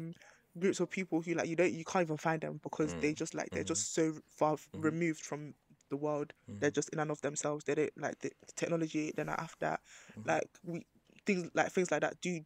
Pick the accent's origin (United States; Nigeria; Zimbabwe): Nigeria; even like Nigeria, I'm Nigerian, you're Nigerian